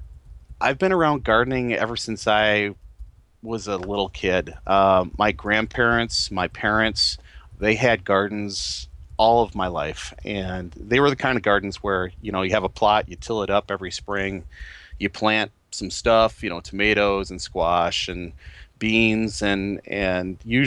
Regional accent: Wisconsin, United States; also born or lived in Illinois; now in Minnesota, United States; I'm actually from Wisconsin, and my wife will start snickering over at her desk, because I've lived most of my life in Minnesota. We also lived in Illinois for 9 years for job purposes.

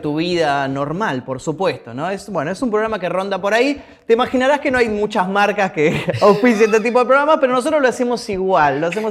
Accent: Temperley, Buenos Aires Province, Argentina; born there; now in Buenos Aires, Argentina; yo soy de Buenos Aires, pero del conurbano, yo nací en Temperley, me mudé a Capital hace 5 años que estoy.

